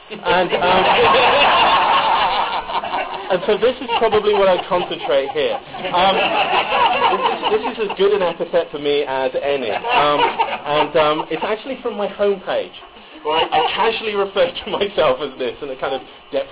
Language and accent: English; United Kingdom; I am British, not European.